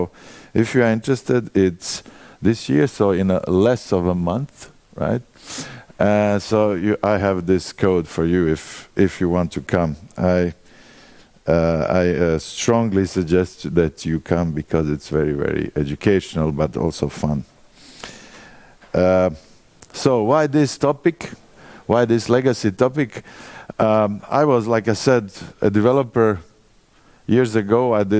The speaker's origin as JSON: {"language": "English", "country": "Croatia", "said": "I'm from Croatia."}